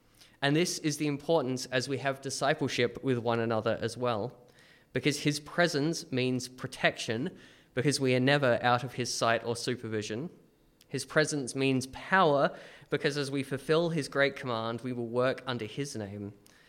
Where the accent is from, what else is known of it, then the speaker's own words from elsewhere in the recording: Adelaide, South Australia, Australia; I'm from Adelaide. We